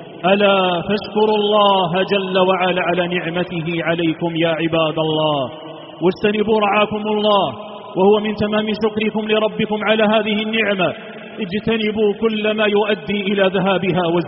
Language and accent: Arabic; Algeria; في بلادنا الجزائر التي استقلت عن المستدمر الفرنسي